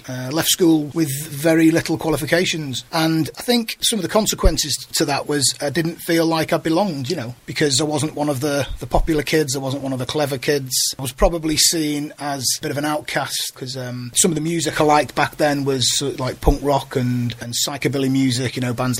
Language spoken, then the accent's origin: English; Chester, North West England, United Kingdom; I grew up in Chester. Grew up in a pretty normal working class family. Two brothers and a sister. Mum and dad both worked hard. Grew up in a fairly decent area, a place called Hoole in Chester. We weren't posh. We were working class.